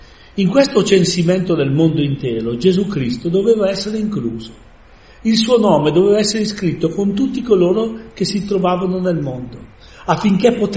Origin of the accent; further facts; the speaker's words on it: Palazzano, Lombardy, Italy; now in Mapello, Italy; sanno benissimo che io vengo, non sono di Mapello, ma vengo da Palazzano. E sono venuto 57 anni fa.